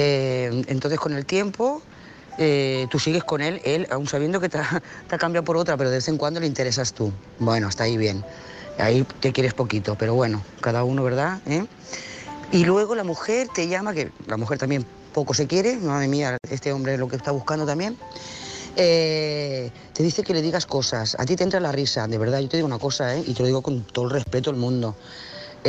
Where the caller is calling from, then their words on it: Lloret de Mar, Catalonia, Spain; de Lloret de Mar.